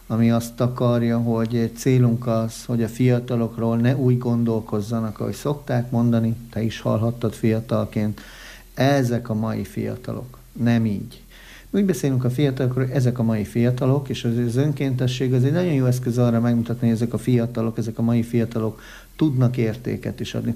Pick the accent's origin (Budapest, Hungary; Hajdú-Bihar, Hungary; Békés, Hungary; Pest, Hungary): Hajdú-Bihar, Hungary; Debrecen; hát debreceniként Nyíregyházára hívnak azért, az megbecsülendő történet